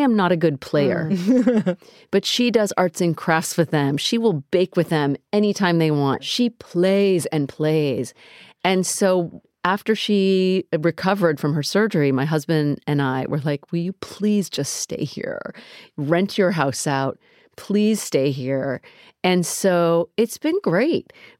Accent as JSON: {"language": "English", "country": "United States", "tie": "born or raised there", "said": "And while I never thought that I would live that way because I grew up in America."}